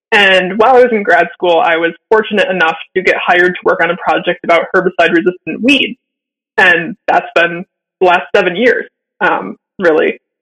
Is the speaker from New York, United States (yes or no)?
no; Michigan, United States; Yeah, so I grew up in Michigan